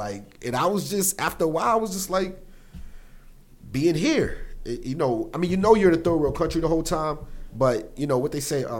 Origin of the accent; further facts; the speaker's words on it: Massachusetts, United States; now in San Antonio, United States; Like, I grew up in Massachusetts, so we had a certain way of doing business. When I came to San Antonio, this is pre-internet, too.